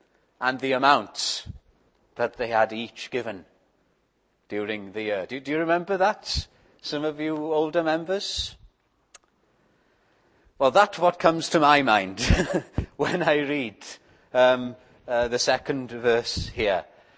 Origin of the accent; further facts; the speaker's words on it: United Kingdom; It's part of our nature as British people to be reticent, not to boast.